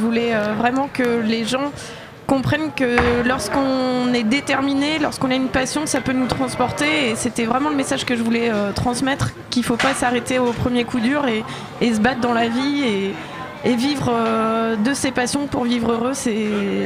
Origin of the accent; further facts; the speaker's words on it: Rennes, Brittany, France; C'est ça, je viens de Rennes.